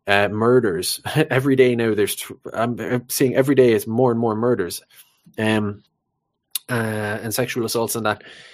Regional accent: Ireland; one, I'm Irish and I like to keep it real, keep it local, right?

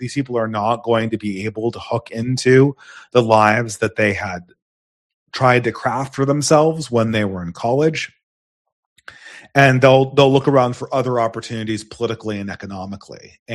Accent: California, United States; accent: California; It's just my California accent, nasally accent.

